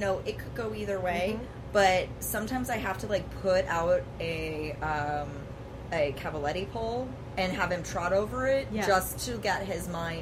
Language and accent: English; New Jersey, United States; I miss it because I grew up in New Jersey, and a lot of my friends' parents were from, you know, Peru, Uruguay, like different places, Puerto Rico.